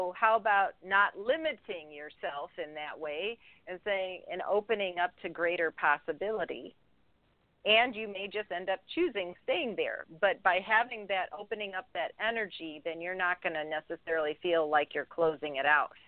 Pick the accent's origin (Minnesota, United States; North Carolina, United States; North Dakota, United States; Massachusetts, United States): North Carolina, United States; Oh, okay. I'm originally from North Carolina.